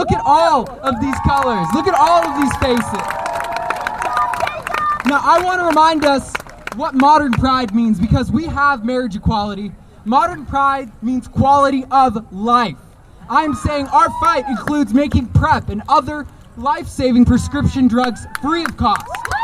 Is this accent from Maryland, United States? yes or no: no; Helena, Montana, United States; urban, Native American who is from a working-class, blue-collar home in Helena's Valley. Helena is my hometown